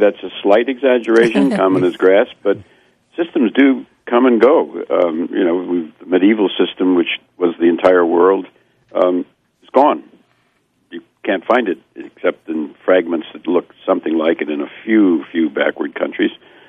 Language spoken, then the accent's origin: English; Wisconsin, United States; I'm originally from Wisconsin, and there's a lot of co-op activity in that state and in the Midwest